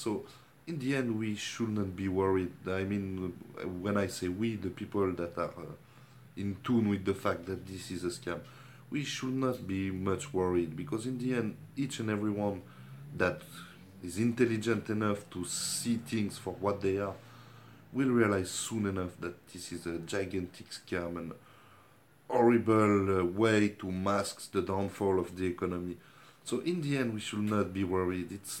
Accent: Geneva, Switzerland; English is a second language; from Geneva, Switzerland

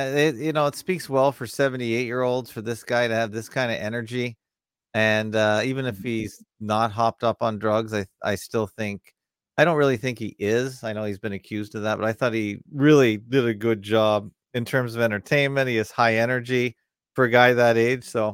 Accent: United States; Okay, I admit I voted too. I'm an American, so.

